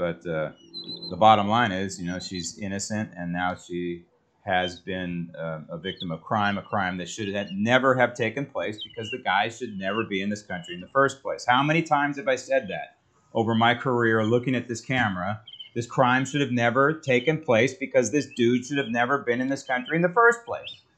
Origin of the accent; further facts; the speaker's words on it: United States; No, I'm not. I'm an American.